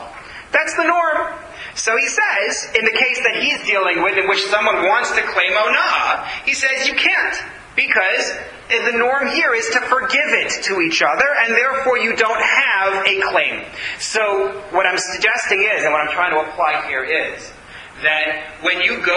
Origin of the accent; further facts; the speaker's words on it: United States; which as an American I have never understood and will never understand.